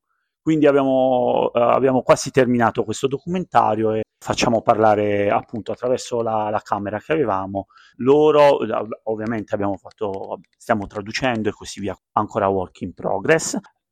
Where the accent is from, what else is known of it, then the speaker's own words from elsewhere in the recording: Bari, Apulia, Italy; vabbè, vengo da Bari.